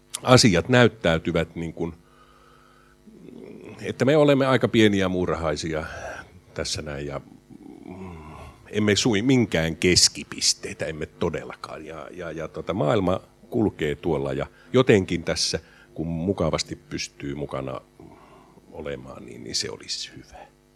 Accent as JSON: {"language": "Finnish", "town": "Turku", "region": "Southwest Finland", "country": "Finland", "said": "minä kyllä pidän meitä turkulaisia ihan fiksuina ja huumorintajuisina ihmisinä"}